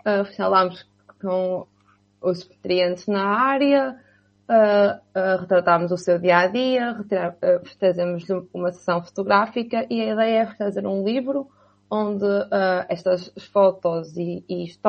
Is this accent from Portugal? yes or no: yes; Vila Nova de Famalicão, Braga, Portugal; now in Aveiro, Portugal; Vila Nova de Famalicão, em Braga.